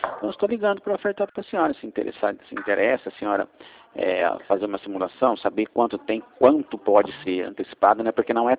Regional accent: Mogi Guaçu, São Paulo, Brazil; Eu sou aqui de Mogi Guaçu mesmo

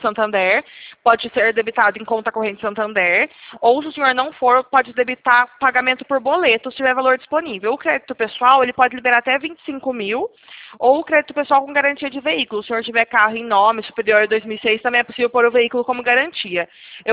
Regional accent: Piracicaba, São Paulo, Brazil; Eu sou aqui do interior de São Paulo, de Piracicaba.

